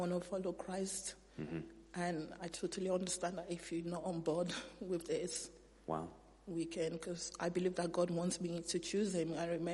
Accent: Nigeria; moved away; growing up in Nigeria

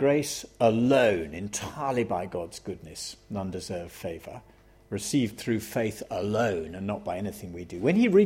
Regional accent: United Kingdom; speaking as a British person

